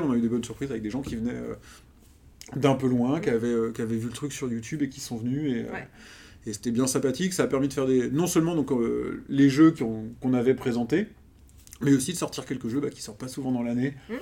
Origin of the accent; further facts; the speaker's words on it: Rennes, Brittany, France; Donc nous on est rennais. Ouais. Ça se voit pas, on est à Rennes.